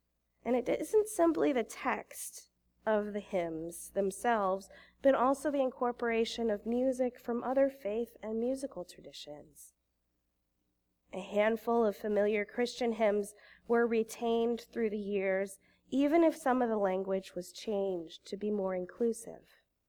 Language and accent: English; Missouri, United States; I was raised in Western Missouri and grew up listening to my parents play piano and organ at a small Baptist church. I learned to ride my bike in that church parking lot.